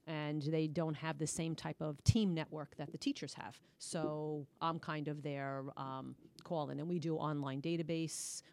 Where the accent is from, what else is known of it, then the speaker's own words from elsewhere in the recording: Queens, New York, United States; I grew up in Queens, and my mother actually brought me to the bookmobile.